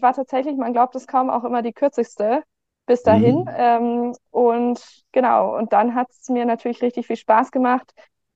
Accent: Garmisch-Partenkirchen, Bavaria, Germany; Ich bin geboren, aufgewachsen in Garmisch-Partenkirchen, in Garmisch, um genau zu sein

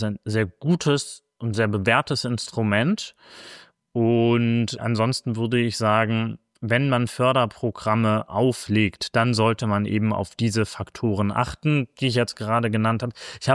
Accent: Bremen, Germany; Also ich bin ja gebürtiger Bremer. Bin auch aufgewachsen. Bremen ist eine wunderschöne Stadt und ein tolles Bundesland.

